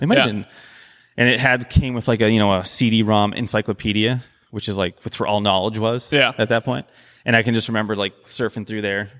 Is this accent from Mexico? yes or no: no; Erin, Ontario, Canada; I grew up in Erin, Ontario, which is a small town near Guelph